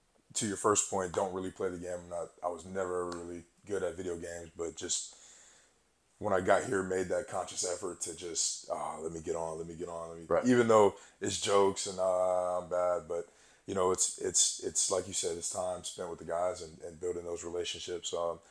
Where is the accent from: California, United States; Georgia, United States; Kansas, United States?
Georgia, United States; Suwanee; born there; I was born in Swanee.